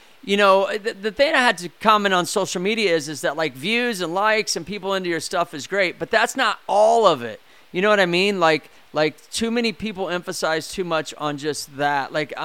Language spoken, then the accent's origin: English; Midwest, United States; I'm from the Midwest originally, so the weather half the time the year is, like, horrible because it's too hot or it's too damn cold.